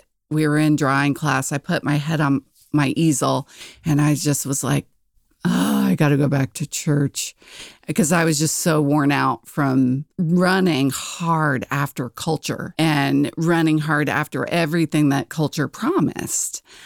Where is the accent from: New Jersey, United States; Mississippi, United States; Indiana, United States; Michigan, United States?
New Jersey, United States; I grew up in New Jersey. That's most of my growing up time was spent in New Jersey. It was, I guess, your typical suburban experience. We lived about 45 minutes outside of New York City.